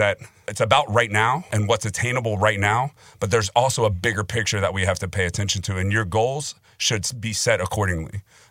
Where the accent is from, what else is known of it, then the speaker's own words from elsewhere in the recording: Cincinnati, Ohio, United States; getting invited to do a couple workouts for the Cincinnati Bengals, which is really cool because that's my hometown team.